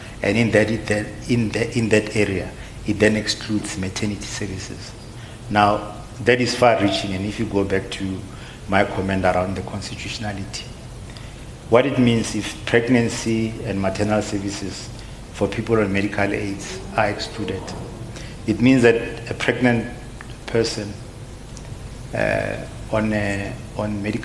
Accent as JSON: {"language": "English", "town": "Hammanskraal", "region": "Gauteng", "country": "South Africa", "said": "I come from Hammarskraal"}